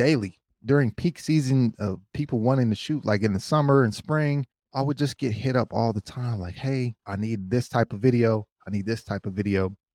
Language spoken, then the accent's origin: English; Middletown, Ohio, United States; We grew up in Middletown, Ohio together. We played football together.